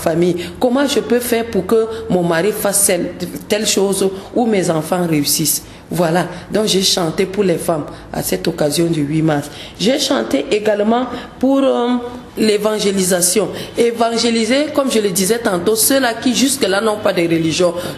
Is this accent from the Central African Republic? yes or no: no; Garoua, North, Cameroon; first language Laka; Après l'anglais, j'ai ma langue maternelle qui est le laka de Garoua.